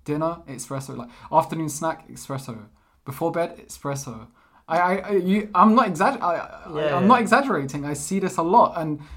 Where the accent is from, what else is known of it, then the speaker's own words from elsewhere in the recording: London, United Kingdom; now in Portugal; I'm born and raised in London, England, but my parents are Portuguese. I've come to Portugal every summer and I live here nowadays.